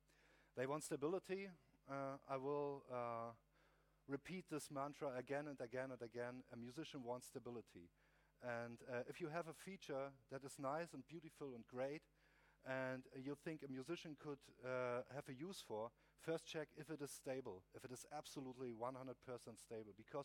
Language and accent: English; Berlin, Germany; I'm from Berlin, and I intend to build an Linux audio workstation that will work out of the box because I build it.